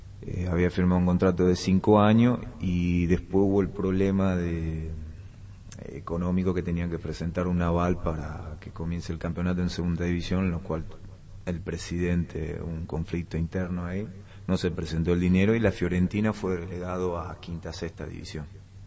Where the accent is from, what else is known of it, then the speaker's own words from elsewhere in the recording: Paraguay; moved away; la primera vez que salí de Paraguay fui a probar a River.